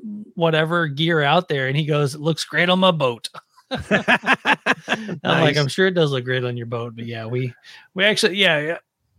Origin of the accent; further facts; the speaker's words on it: Nashville, Tennessee, United States; And obviously being growing up in Nashville, and it's just like, you know, it's Music City motherfuckers type shit.